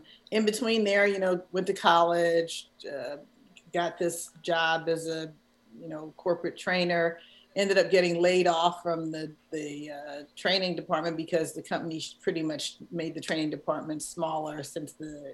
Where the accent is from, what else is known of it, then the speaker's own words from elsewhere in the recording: Philadelphia, Pennsylvania, United States; moved away as an adult; Oh, okay. Yeah, it's my hometown.